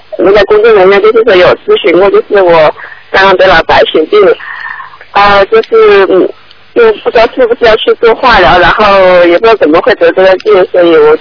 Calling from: Zhongshan, Guangdong, China; 我从广东中山打过来的

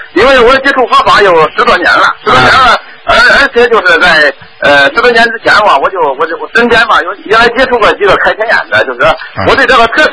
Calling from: Qinhuangdao, Hebei, China; 我台长，我是大陆的，秦皇岛的。

